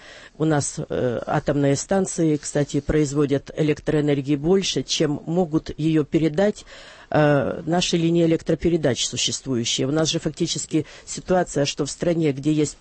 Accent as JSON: {"language": "Russian", "region": "Kyiv Oblast", "country": "Ukraine", "tie": "born there", "said": "я родилась на Киевщине, под Киевом, в Броварском районе."}